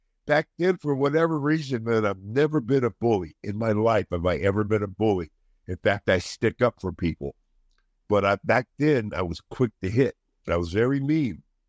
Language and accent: English; Sunnyvale, California, United States; I am from Northern California, a place called Sunnyvale, which is now called Silicon Valley.